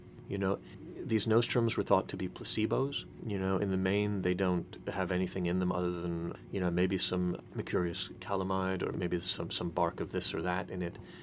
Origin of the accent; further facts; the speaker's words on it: United States; for myself as an American, I've grown up in a different understanding.